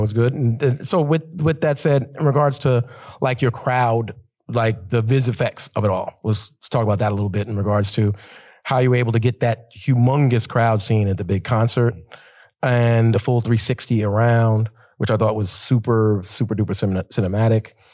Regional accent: Brooklyn, New York, United States; I'm from Brooklyn, so we're going to do it.

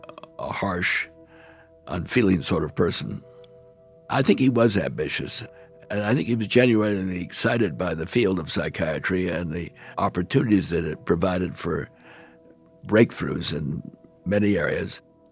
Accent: Brandon, Manitoba, Canada; born there; I was born in Canada, in Brandon, Manitoba, where my father's first appointment was at the Brandon Medical Institute.

